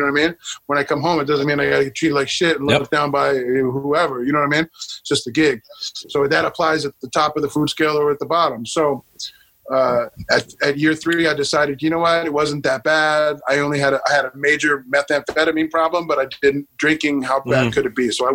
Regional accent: California, United States; also born or lived in Brooklyn / Staten Island / New Jersey; I was born in Brooklyn, spent the next couple of years in Staten Island, and we moved to California when I was six.

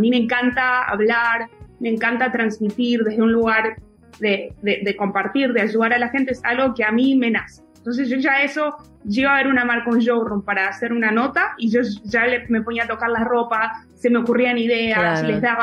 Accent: Argentina; Porque como buena argentina, yo creo que a veces estamos medio desconectados de Latinoamérica los argentinos.

